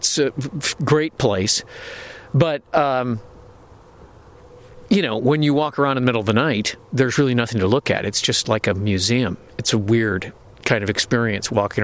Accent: Illinois, United States; I was born on 95th Street, but I grew up in the suburbs.

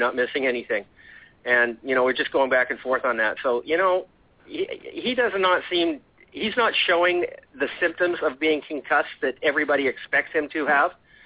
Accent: New Westminster, British Columbia, Canada; And he's from my hometown, New Westminster.

